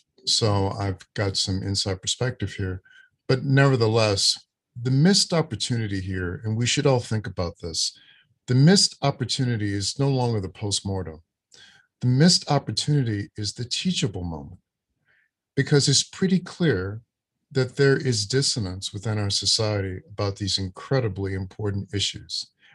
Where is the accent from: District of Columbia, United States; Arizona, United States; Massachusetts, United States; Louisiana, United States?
Louisiana, United States; as a child born in 1958 and growing up in Louisiana, the Deep South, with innumerable experiences in what deep, painful, hateful segregation feels like